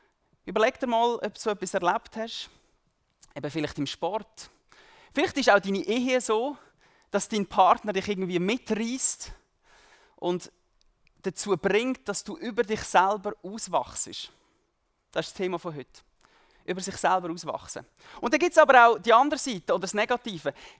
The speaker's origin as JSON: {"language": "German", "country": "Switzerland", "tie": "born or raised there", "also_born_or_lived": "East Africa", "said": "Ich bin in Ostafrika geboren und aufgewachsen, die ersten 9 Jahre von meinem Leben. Dann sind wir zurückgekommen in die Schweiz. Ich war auch noch Pastorensohn"}